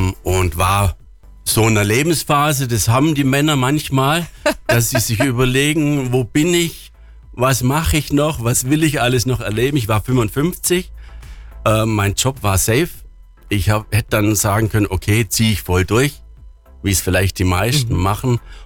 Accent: Tübingen, Baden-Württemberg, Germany; Aus Tübingen.

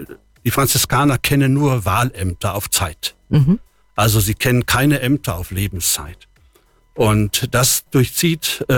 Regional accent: Lower Saxony, Germany; Wenn ich gefragt werde, wo ich herkomme, dann sage ich normalerweise, ich bin ein Südoldenburger Münsterländer.

